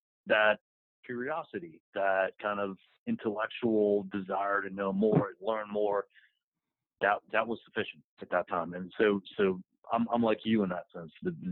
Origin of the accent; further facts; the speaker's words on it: Boston, Massachusetts, United States; I grew up in Boston, so you're already getting really personal. I was a white Irish Catholic kid from Boston